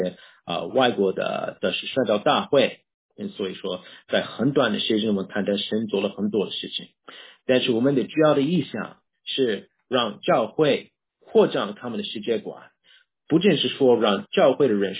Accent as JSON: {"language": "Chinese", "country": "United States", "second_language": "Chinese", "moved": "as an adult", "lives_now": "Japan", "said": "我是来自美国，小帅是来自中国，然后我们一起在日本"}